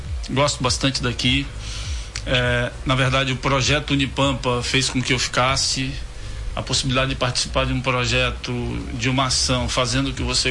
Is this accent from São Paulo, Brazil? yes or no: no; São Mateus, Espírito Santo, Brazil; now in Uruguaiana, Brazil; sou capixaba de São Mateus, uma cidade que fica a 67 quilômetros da divisa com a Bahia, extremo norte do Espírito Santo. Uma cidade bem importante na região.